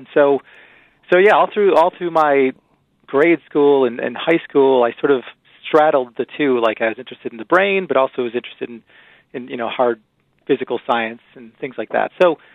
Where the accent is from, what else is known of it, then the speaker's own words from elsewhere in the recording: Milwaukee, Wisconsin, United States; I grew up in Milwaukee, and I also went to college there at Marquette University. And then I went to the Medical College of Wisconsin, also in Milwaukee. So I kind of stayed in Milwaukee up until I was about 28.